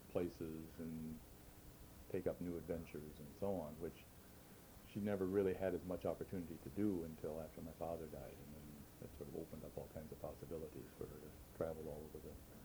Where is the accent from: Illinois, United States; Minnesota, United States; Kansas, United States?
Minnesota, United States; Minneapolis; also born or lived in California; Well, I was born in California in 1943. My father was out there during the war working in an aircraft factory. And once the war was finished and it was time to come home, we came back to the Minneapolis Twin Cities area.